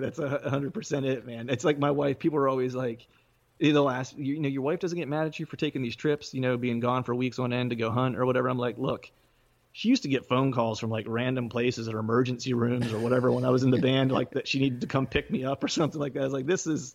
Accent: Pennsylvania, United States; now in Philadelphia, United States; Yeah, South Central Pennsylvania. I live in Eastern PA now, just in the suburbs of Philadelphia.

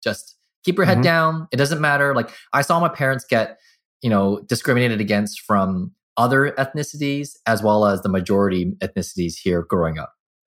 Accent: Burnaby, British Columbia, Canada; I grew up in North Burnaby, a bunch of Italians

